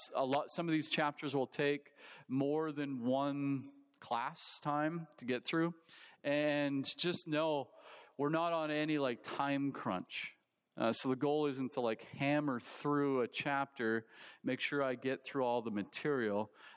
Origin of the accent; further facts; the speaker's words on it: Vanderhoof, British Columbia, Canada; now in United States; I grew up in Vanderhoof. We moved down to the state of sunny California in 2017.